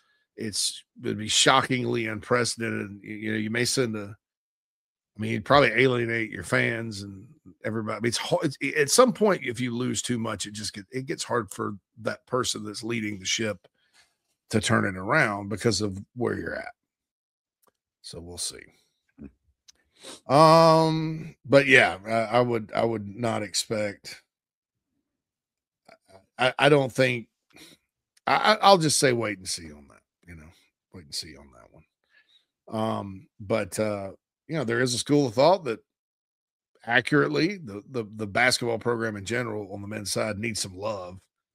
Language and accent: English; Spartanburg, South Carolina, United States; I really am proud of my hometown.